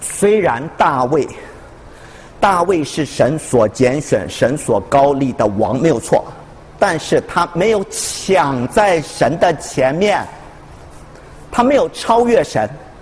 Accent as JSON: {"language": "Chinese", "country": "China", "said": "我们中国人俗话也说了，天将降大任于斯人也"}